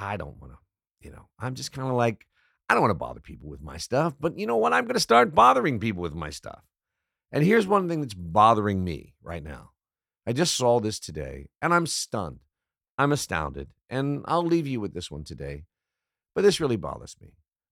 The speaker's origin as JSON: {"language": "English", "country": "United States", "moved": "yes", "lives_now": "Denmark", "said": "Living in Denmark, especially as an American, you know, it's not as hard as people that are here that are from the Middle East or Philippines or Somalia or other places."}